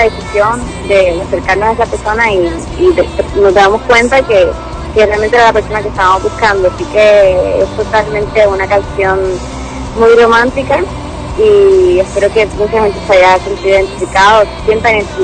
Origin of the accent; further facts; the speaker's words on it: Puerto Rico; no, yo soy del Caribe, soy de Puerto Rico, así que estoy muy acostumbrada.